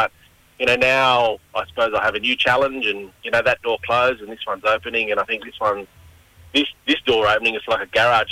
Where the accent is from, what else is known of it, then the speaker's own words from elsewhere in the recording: Sydney, New South Wales, Australia; born and bred in Western Sydney on Darug land, and my mob is Kamilaroi mob, so northwestern New South Wales, up on the border rivers.